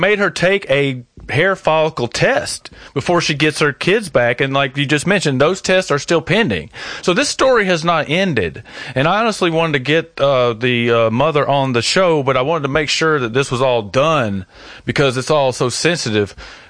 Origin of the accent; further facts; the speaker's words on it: the South, United States; I'm from the South, so it really bothers me a lot, because I've seen a lot of this.